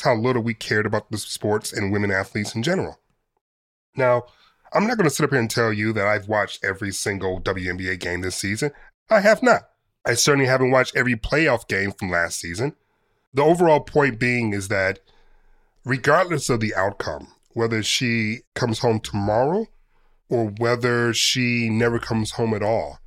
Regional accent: United States; for me as a journalist and for me as an American citizen

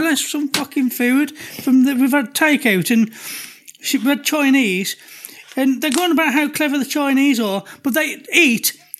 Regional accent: England, United Kingdom; No, I'm fucking English.

